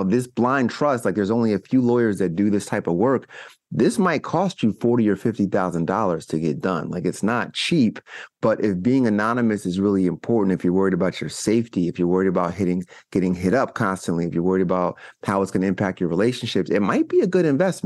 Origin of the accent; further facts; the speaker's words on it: New York, United States; I'm from New York. Concrete jungle where dreams are made.